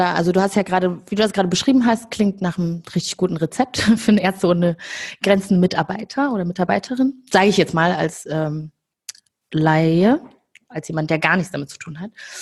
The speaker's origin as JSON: {"language": "German", "country": "Rwanda", "tie": "born or raised there", "moved": "yes", "lives_now": "Germany", "said": "Also ich bin ja in Ruanda, in Ostafrika geboren und aufgewachsen auch zum Teil."}